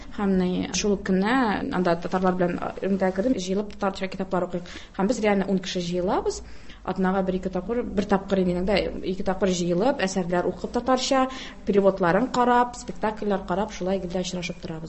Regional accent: Kazan, Tatarstan, Russia; Казанда туып үстем, Госмания мәдрәсәсендә укыдым. 1-нче класстан 9-нчы класска кадәр Нарсы Мөхәммәдия мәдрәсәсен бетердем.

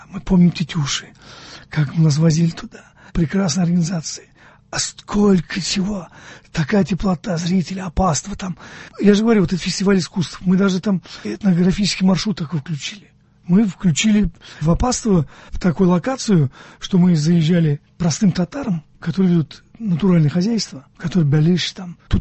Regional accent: Buinsk, Tatarstan, Russia; вы из Казани, я из Буинска, мы быстрее доедем до Москвы.

